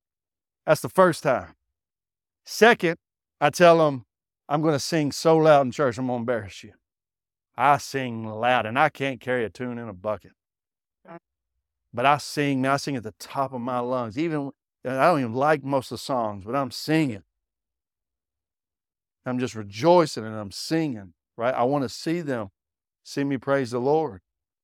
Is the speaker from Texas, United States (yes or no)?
yes; Fort Worth, Texas, United States; I live in Fort Worth. Everybody says I'm from Dallas. I correct them. I'm from Fort Worth.